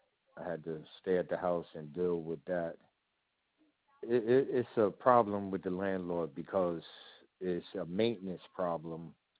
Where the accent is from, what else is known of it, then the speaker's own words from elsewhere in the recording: New York, United States; moved away as an adult; I'm really from New York, and I had moved out here 2018.